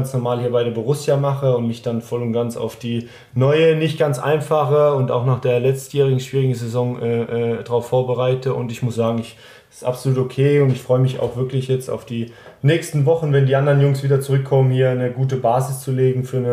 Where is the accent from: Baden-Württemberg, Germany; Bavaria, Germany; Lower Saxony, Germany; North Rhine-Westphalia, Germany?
Baden-Württemberg, Germany